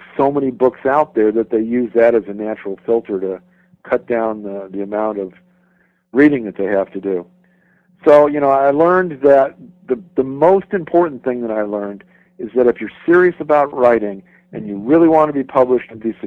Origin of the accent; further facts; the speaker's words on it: Orlando, Florida, United States; The Orlando Sentinel, which is my hometown newspaper, refuses to write anything about me or my work.